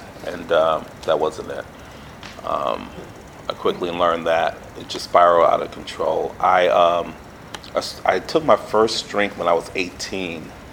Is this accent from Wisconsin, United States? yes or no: yes; Milwaukee, Wisconsin, United States; born there; I was born in Milwaukee, Wisconsin, and I have an older sister, and my dad.